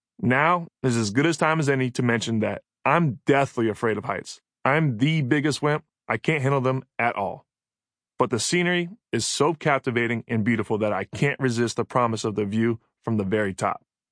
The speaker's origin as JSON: {"language": "English", "region": "Florida", "country": "United States", "said": "I come from Florida, which is beautiful in its own way, but it's nothing but flat, completely flat."}